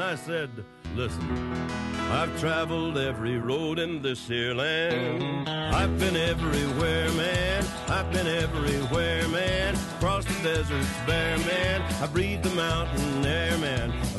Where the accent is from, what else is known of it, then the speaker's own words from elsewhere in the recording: Iran; موقع ورود به محض اینکه تو مرز فهمیدم ما ایرانی هستیم